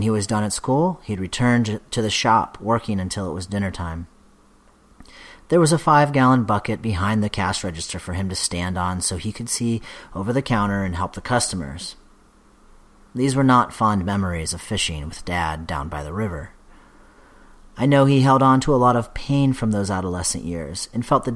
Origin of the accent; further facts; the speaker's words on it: Canton, Ohio, United States; While my siblings and I were growing up in Canton, Ohio, he would often share his childhood memories with us.